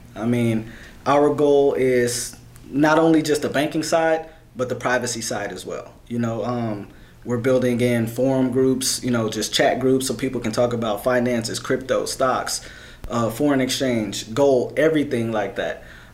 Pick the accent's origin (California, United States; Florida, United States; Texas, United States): Texas, United States; Temple; also born or lived in Germany; now in Dallas, United States; Well, I'm originally from Temple, Texas. Graduated there from the high school. Went to the Air Force. Did my time there. Lived in Germany. Did my TED Talks and stuff. And then now I'm back in Dallas.